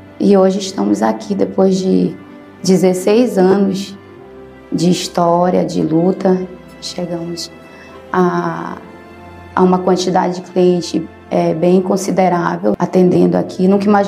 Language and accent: Portuguese; Amazonas, Brazil; moved away as an adult; now in Santarém, Brazil; moro atualmente em Santarém, que é uma cidade que me acolheu. Eu sou da terra, mas me criei no Amazonas e voltei para cá para ter qualidade de vida.